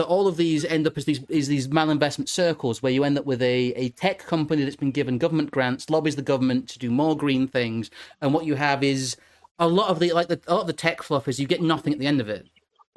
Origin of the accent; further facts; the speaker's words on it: the north of England, United Kingdom; accent: northern; I can turn my northern accent.